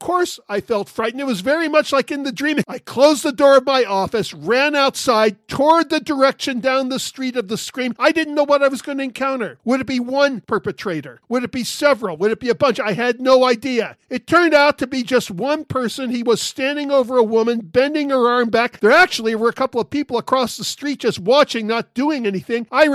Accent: United States; Now, as a male growing up in America with my favorite TV shows and books and movies and watching heroes and admiring courage

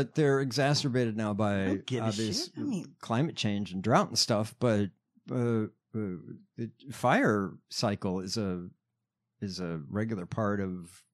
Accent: Chicago, Illinois, United States; This is not good news for my hometown, my beloved hometown of Chicago.

